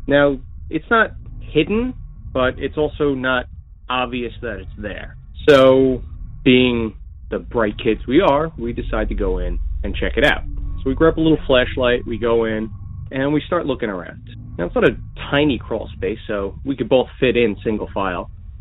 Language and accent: English; Long Island, New York, United States; I'm from Long Island, New York, and I just recently started listening to your podcast.